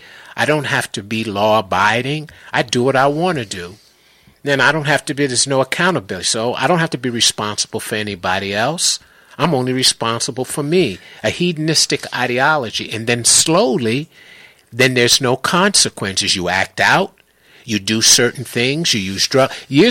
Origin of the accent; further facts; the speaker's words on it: Washington, District of Columbia, United States; It was a real big thing in the neighborhood where I grew up in Washington, D.C.